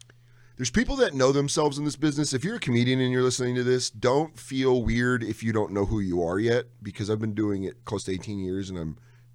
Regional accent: Denver, Colorado, United States; And I grew up in Denver, which if you grow up in Denver, you give in to Bronco Nation.

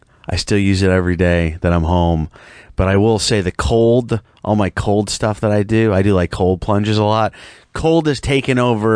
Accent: Rochester, New York, United States; Some people don't know I'm from Rochester, right?

